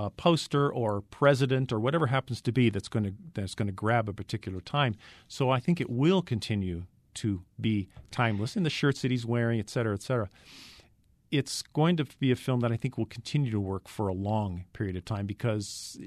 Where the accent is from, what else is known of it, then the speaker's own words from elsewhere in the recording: California, United States; I know I'm from Central California, living in this area, but I'm from Central California.